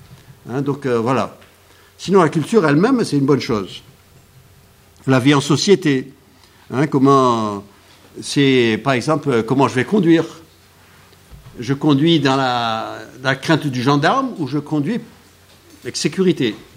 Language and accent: French; France; je suis un français chrétien. Je suis surtout français